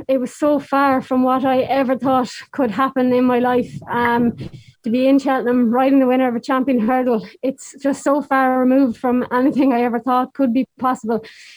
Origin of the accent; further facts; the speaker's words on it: Munster, Ireland; I'm from Tipperary, so it was local